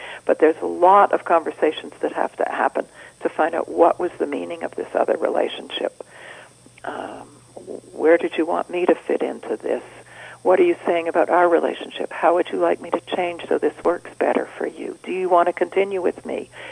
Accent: California, United States; I'm from California, and I'm moving more into that world, and it suits me.

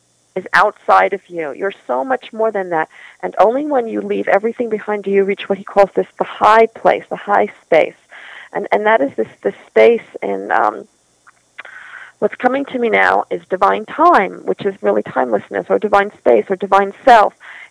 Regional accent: New York, United States; moved away; I'm from New York, and I take my kids back every few years so they remember their roots, and they were very young when we left.

